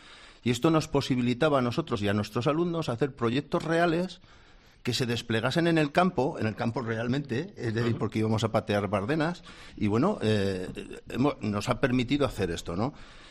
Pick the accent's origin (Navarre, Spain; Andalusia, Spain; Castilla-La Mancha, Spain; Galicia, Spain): Navarre, Spain; Tudela; que soy de Tudela, nacido en Tudela, ya tengo unos pocos años